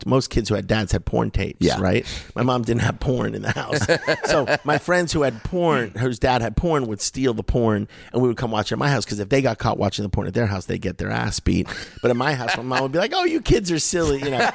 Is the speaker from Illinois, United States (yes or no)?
no; Miami Beach, Florida, United States; also born or lived in Las Vegas; I was living in Las Vegas at the time. I grew up in Miami Beach, but for 2 years, my mom got married to this guy, and we moved to Las Vegas.